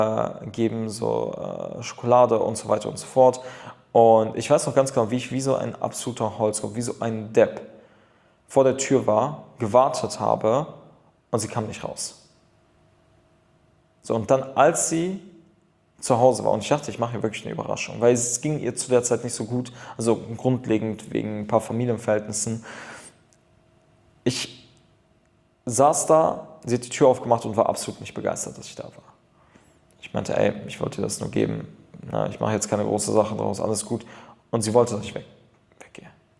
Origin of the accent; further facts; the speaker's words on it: Düsseldorf, North Rhine-Westphalia, Germany; ich komme aus Düsseldorf